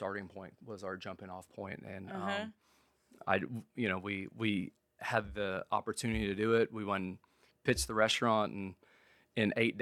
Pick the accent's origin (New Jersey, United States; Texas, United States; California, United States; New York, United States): Texas, United States; Coppell; Two of my best friends are in the restaurant business, Jason and Jake Dady, who I grew up with in Coppell.